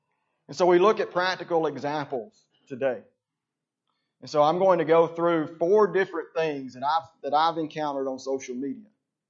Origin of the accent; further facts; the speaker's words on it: United States; Now, as an American, could I get behind this?